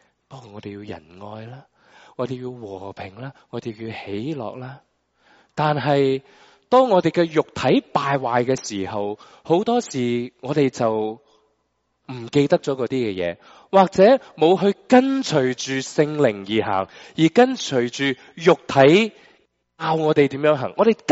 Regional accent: China; 读书，我哋中国人点解怀疑？

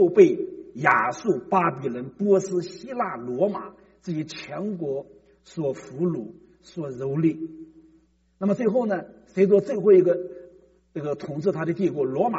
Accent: China; 就我们中国人怎么善变得这么快呢？

